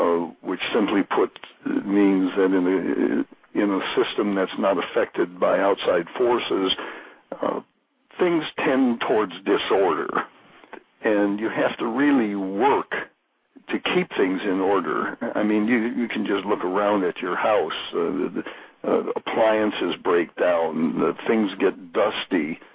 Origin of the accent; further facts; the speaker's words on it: Midwest, United States; also born or lived in Milwaukee; I'm originally from the Midwest, and at one time I lived in Milwaukee